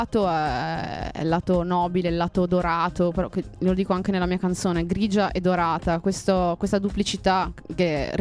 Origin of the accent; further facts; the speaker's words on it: Vicenza, Veneto, Italy; now in Turin, Italy; sono di Vicenza.